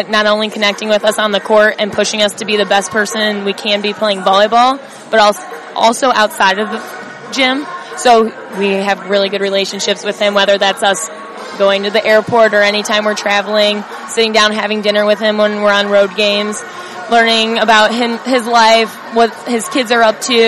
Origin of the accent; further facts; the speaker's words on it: Toledo, Ohio, United States; Well, I'm from Toledo, so it's only 2 hours away.